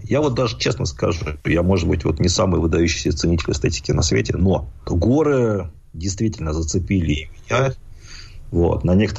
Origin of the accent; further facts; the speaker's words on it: Khimki, Moscow Oblast, Russia; я родился не просто в Химках, это ладно бы. Ну, я родился в Старых Химках.